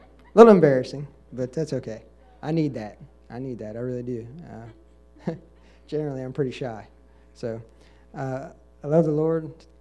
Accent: Gainesville, Georgia, United States; I'm from Gainesville, Georgia, and I've come to see Sister Christy Coles here

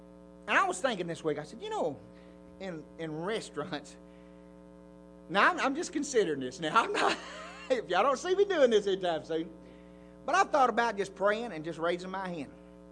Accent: Arkansas, United States; I said, well, yeah, I'm from Arkansas.

